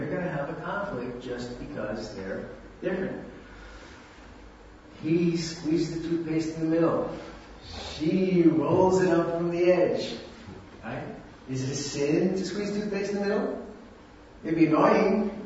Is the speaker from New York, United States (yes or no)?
yes; New York, United States; And I'm from New York, and my wife is from the South, Myrtle from South Carolina.